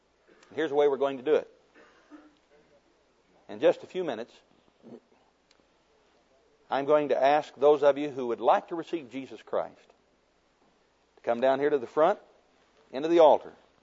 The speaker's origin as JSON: {"language": "English", "country": "United States", "tie": "born there", "said": "I didn't have any choice about being born an American."}